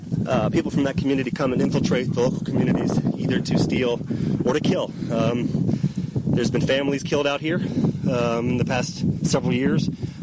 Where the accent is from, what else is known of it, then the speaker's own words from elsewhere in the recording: Tennessee, United States; Now, me personally, I am a redneck Jew. I come from Tennessee. I shotgun on the truck, dog in the back.